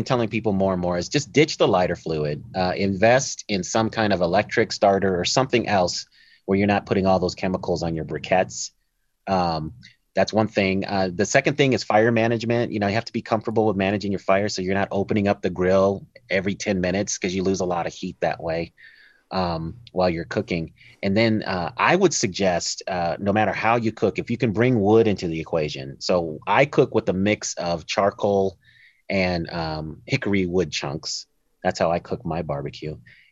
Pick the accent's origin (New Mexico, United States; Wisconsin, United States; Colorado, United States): Colorado, United States; Denver; And that's a function of growing up in Denver, Colorado.